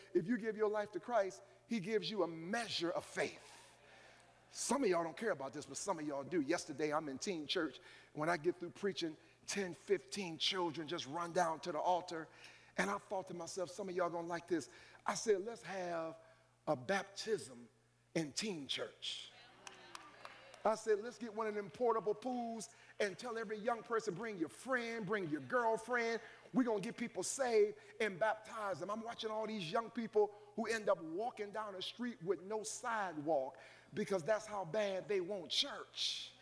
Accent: Cleveland, Ohio, United States; I'm from Longwood. They tore Longwood down. I rolled past Longwood.

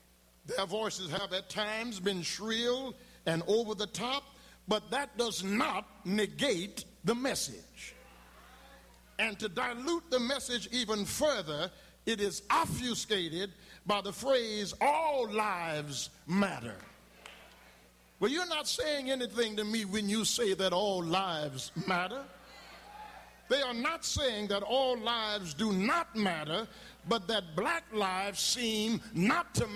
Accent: Louisiana, United States; the capital city of my home state in Louisiana.

